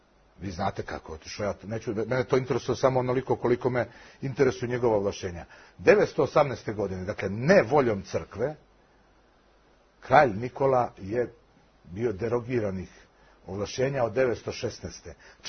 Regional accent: Serbia; Ja se klanjam toj žrtvi kao Srbin iz Srbije.

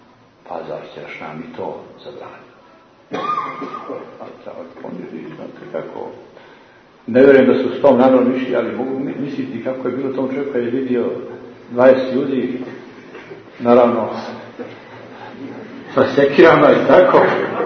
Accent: Montenegro; na treći kod nas u Crnoj Gori

